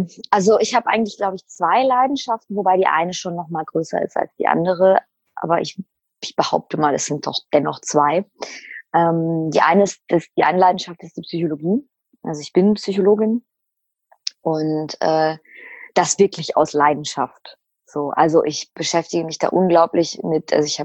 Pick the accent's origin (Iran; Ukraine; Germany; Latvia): Germany; Mannheim, Baden-Württemberg; Also ich komme ja hier aus Mannheim, wir haben ja die Pfalz vor der Haustür quasi